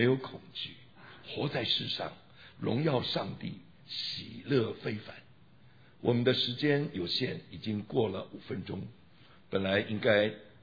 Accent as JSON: {"language": "Chinese", "country": "China", "lives_now": "United States", "said": "我们到了美国人，这个美国人，这个外国人，其实他们是本国人，我们是外国人。但是我们中国人无论到哪都外国人"}